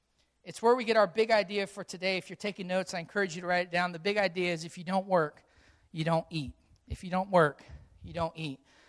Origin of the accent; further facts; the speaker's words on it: Yorktown, Virginia, United States; Whenever I go travel any place and they say, "Where are you from?" and I say Yorktown, they say, "I've never heard of it."